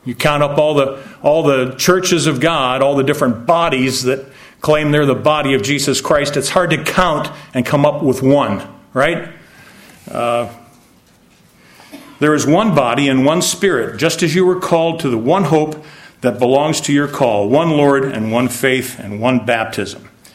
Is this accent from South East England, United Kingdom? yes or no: no; Scotland, United Kingdom; Now, I talked to my dad about Loch Lomond, and he'd been there many times. We're all from Scotland.